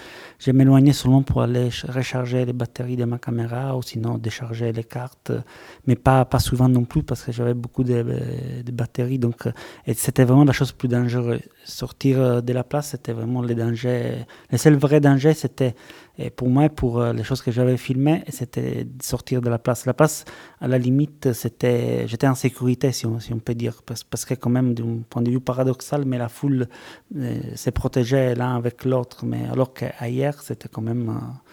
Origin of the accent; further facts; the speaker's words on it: Palermo, Sicily, Italy; also born or lived in Cairo, Egypt; je viens de Palerme, j'ai beaucoup habité au Caire